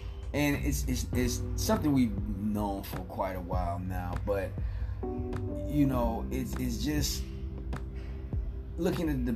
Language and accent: English; Chicago, Illinois, United States; I come from the Robert Taylor Homes in Chicago, Illinois.